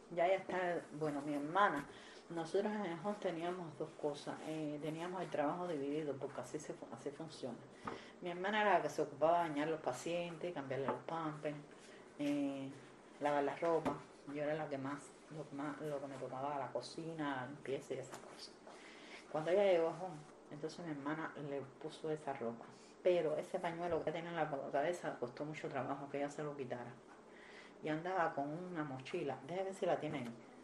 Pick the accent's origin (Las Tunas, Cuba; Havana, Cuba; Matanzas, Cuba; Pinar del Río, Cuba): Havana, Cuba; No, yo soy de La Habana.